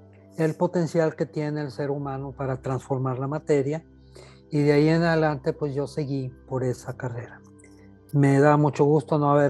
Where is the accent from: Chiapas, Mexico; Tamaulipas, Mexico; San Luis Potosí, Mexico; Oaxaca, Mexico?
San Luis Potosí, Mexico; Charcas; Yo soy un mexicano, potosino. Yo nací en una ciudad minera, bueno, ciudad no, un pueblo minero. Mi padre, ingeniero minero, fue asignado para trabajar en la unidad minera del American Smelting en Charcas, San Luis Potosí.